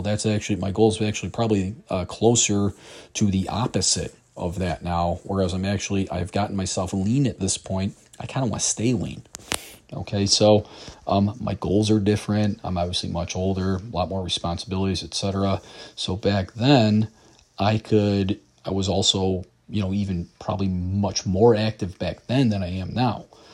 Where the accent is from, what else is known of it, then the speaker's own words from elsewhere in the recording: Chicago, Illinois, United States; I grew up just outside of Chicago. I still reside just outside of Chicago.